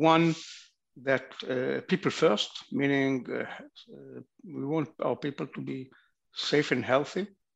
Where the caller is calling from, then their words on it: Tel Aviv, Tel Aviv District, Israel; Well, I'm joining from Tel Aviv